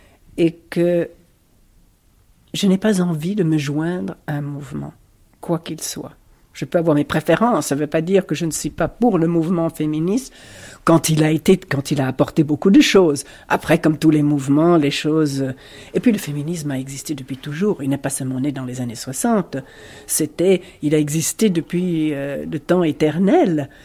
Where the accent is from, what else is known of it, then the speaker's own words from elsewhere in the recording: United States; now in Italy; parce que dès que j'ouvre la bouche, je suis américaine.